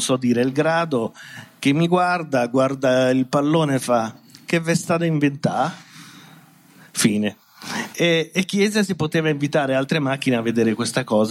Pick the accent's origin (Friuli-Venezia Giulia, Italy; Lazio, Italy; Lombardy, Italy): Lombardy, Italy; Milan; noi avevamo, essendo milanesi